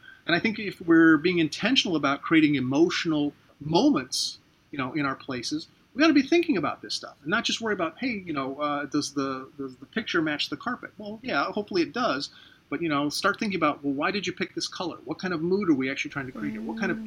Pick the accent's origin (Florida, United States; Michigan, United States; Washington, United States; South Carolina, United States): Florida, United States; St. Petersburg; Of course, I love my hometown. I live in St. Petersburg, Florida. It's a beautiful city.